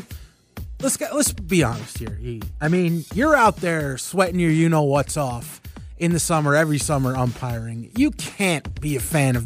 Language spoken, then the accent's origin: English; New York, United States; As you said, I grew up in New York, Giants, Super Bowls. I grew up a Jets fan.